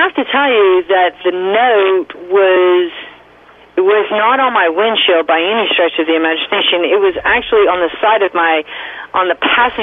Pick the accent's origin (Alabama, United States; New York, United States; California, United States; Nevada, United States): California, United States; And the craziest thing is that I'm from SoCal.